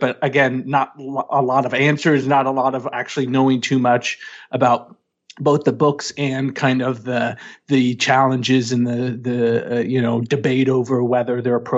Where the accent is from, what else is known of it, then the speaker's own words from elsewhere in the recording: Missouri, United States; also born or lived in St. Louis; And I'm from Missouri. I'm just from Southwest Missouri, but down by Springfield.